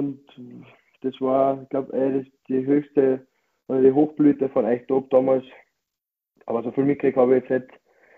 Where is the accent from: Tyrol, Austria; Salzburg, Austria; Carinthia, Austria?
Carinthia, Austria; Bleiburg; was einfach Bleiburg, meine Heimat, einfach nicht zu bieten hat